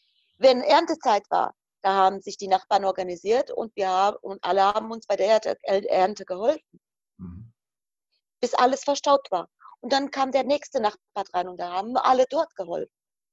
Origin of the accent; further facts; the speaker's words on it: Croatia; German is a second language; now in Germany; Ich bin jemand, der noch tatsächlich im Kommunismus gelebt hat. Ich bin Kroatin. Ich habe damals meine Kindheit und Jugend in Kroatien verbracht.